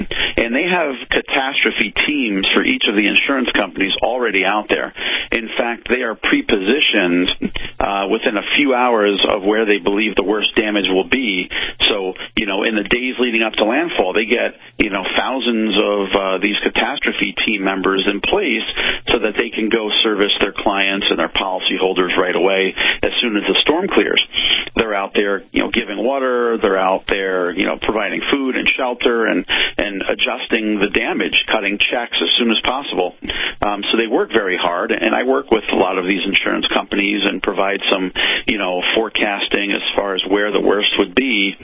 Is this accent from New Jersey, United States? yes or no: yes; Westfield, New Jersey, United States; I did go through Hurricane Gloria when I grew up in New Jersey, you know, back in the 80s.